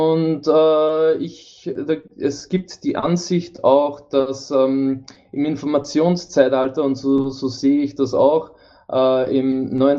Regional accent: Upper Austria, Austria; born there; ich bin eigentlich gebürtig aus Oberösterreich und bin zweisprachig erzogen worden mit Deutsch und mit Englisch.

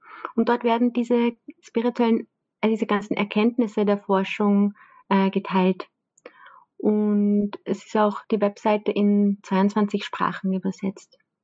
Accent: Lower Austria, Austria; ich komme aus Niederösterreich

